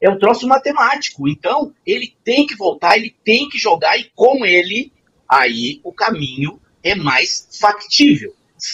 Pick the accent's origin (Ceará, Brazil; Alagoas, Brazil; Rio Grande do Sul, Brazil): Rio Grande do Sul, Brazil; Eu e o Duda, como a gente é lá do Rio Grande do Sul, a gente cresce com a polarização na nossa cabeça